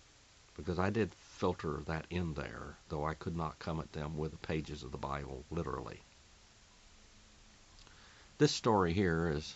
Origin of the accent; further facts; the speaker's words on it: United States; I am Native American by birth. About 40 years ago, I had a great burden on my heart to help my Native American people.